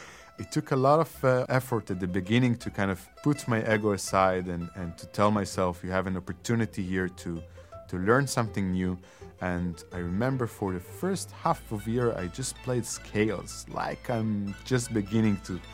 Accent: Beersheba, Southern District, Israel; I was born and raised in Be'er Sheva, the southern part of Israel.

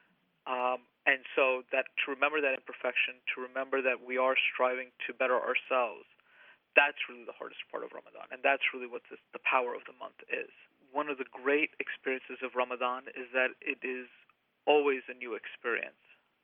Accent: New York, United States; I was born and raised here in New York. My parents were born and raised in Tanzania, as were most of my grandparents, and before that, South Asia. We are Ismaili Shia

